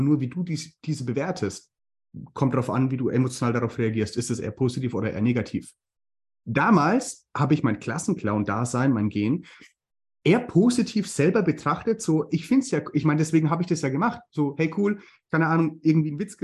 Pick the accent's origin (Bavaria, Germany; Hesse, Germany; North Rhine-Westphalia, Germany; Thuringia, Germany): Bavaria, Germany; accent: Franconian; wenn ich dann auf der Bühne bin und mit meinem fränkischen Akzent da irgendwelche Geschichten nachspiele